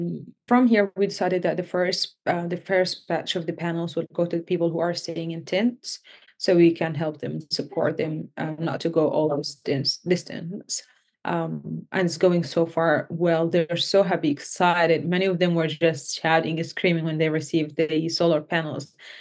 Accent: Gaza Strip, Palestine; now in United Kingdom; I was born and raised in the Gaza Strip, currently based in the UK for the time being. I live here, but all my family are still in Gaza

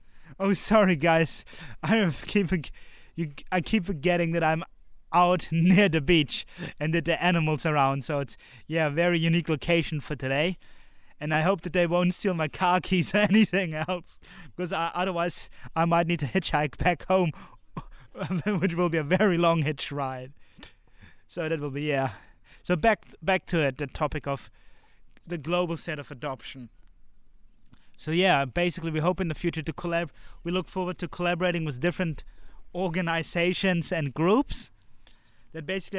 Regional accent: Transylvania, Romania; where Romania formed their constitution in my hometown region in Transylvania.

